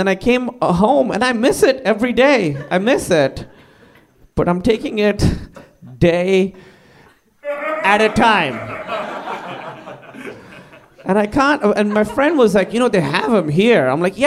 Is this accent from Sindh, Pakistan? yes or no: yes; Karachi, Sindh, Pakistan; The other thing you have to know is I grew up in Karachi, Pakistan